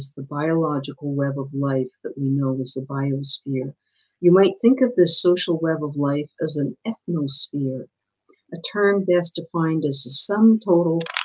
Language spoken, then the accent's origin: English; United Kingdom; because I'm British